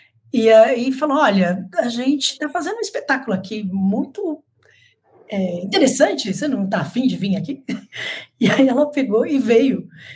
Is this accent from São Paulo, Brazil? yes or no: yes; São Paulo, Brazil; born there; Então, eu, por exemplo, nasci na Brasilândia